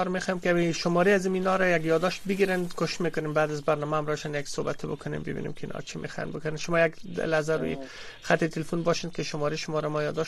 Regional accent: Afghanistan; به عنوان یک افغان هم را شما صحبت خود کردیم

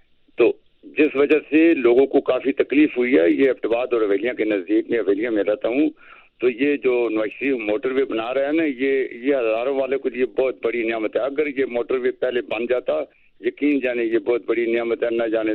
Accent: Havelian, Khyber Pakhtunkhwa, Pakistan; میں ریلیاں کا رہنے والا ہی ہوں

